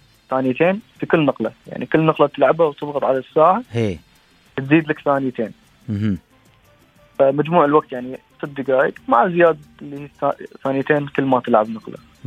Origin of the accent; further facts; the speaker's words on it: United Arab Emirates; عندنا في الإمارات